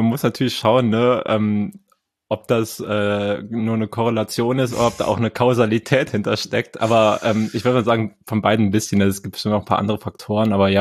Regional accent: East Germany, Germany; ich bin Ostdeutscher

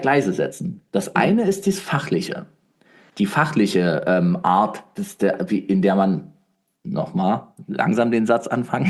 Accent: Leipzig, Saxony, Germany; ich bin ja Leipziger

